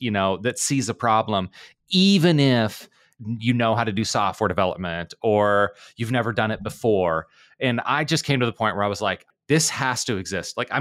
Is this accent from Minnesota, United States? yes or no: no; Nebraska, United States; I'm from Nebraska. It's in the middle.